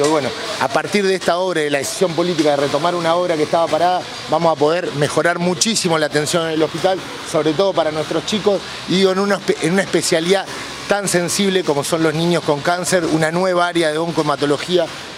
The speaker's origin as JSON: {"language": "Spanish", "region": "Santa Fe", "country": "Argentina", "said": "todo lo que somos de Santa Fe, digamos, hemos visto"}